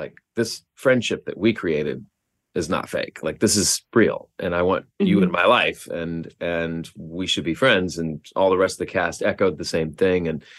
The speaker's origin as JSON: {"language": "English", "region": "Oklahoma", "country": "United States", "tie": "born or raised there", "said": "I grew up in Oklahoma. You know, my job before and being paid as an actor was mowing lawns for $20 a lawn."}